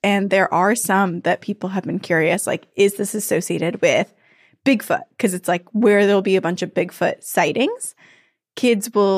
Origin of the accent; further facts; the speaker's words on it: Vermont, United States; Yeah, I live right outside of Boston. I grew up in Vermont.